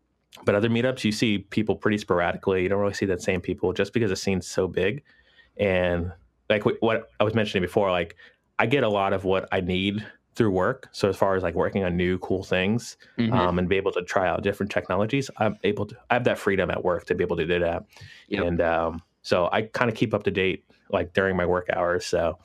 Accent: Florida, United States; Plus the fact that like I grew up in Florida, so anything in Orlando I've already done before.

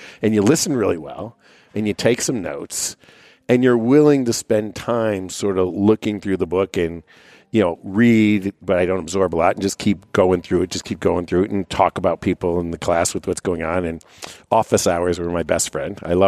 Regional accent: Cleveland, Ohio, United States; So as you point out, I grew up in just outside of Cleveland, Ohio. I am first generation college educated. My grandparents immigrated to the United States, which is the sort of end of the story.

